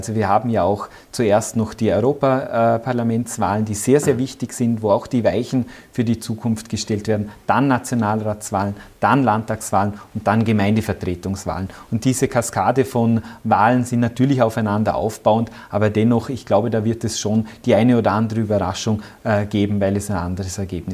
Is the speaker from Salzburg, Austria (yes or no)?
no; Lustenau, Vorarlberg, Austria; Ich erinnere mich gerade an letzten Samstag, wo ich beim Marktbesuch in meiner Heimatgemeinde Lustenau mit einer Person länger debattiert habe